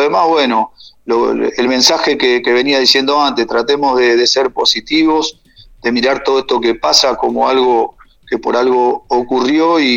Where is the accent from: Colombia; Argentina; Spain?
Argentina; Me encanta, soy argentino y lo siento así